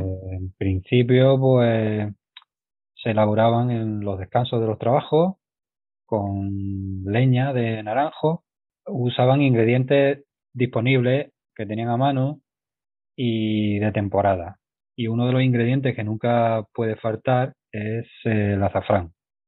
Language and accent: Spanish; Écija, Andalusia, Spain; soy de Écija, una ciudad de Sevilla